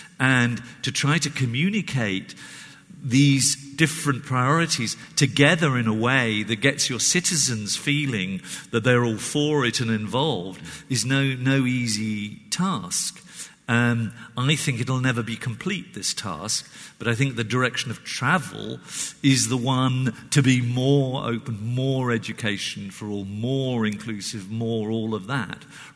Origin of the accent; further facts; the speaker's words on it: Italy; also born or lived in Germany; I was brought up in Italy, Germany.